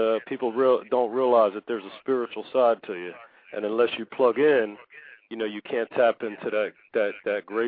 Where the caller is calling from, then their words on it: New Jersey, United States; I'm here from Southern New Jersey.